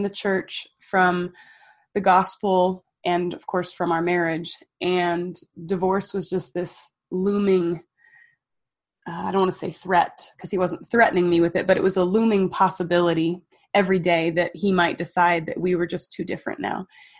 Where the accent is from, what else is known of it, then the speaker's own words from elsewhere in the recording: California, United States; I grew up in California.